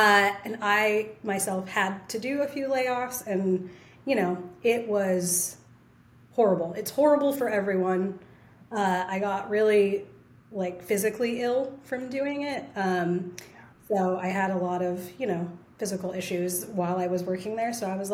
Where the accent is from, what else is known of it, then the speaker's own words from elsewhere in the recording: Utah, United States; also born or lived in Virginia / Austin; now in Oregon, United States; I am originally from Utah.